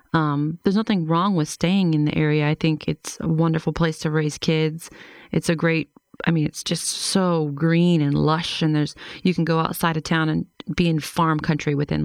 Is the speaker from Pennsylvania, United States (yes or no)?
yes; Beaver Falls, Pennsylvania, United States; I am from Beaver Falls, Pennsylvania, which is about 10 miles from the Ohio border and 30 miles north of Pittsburgh.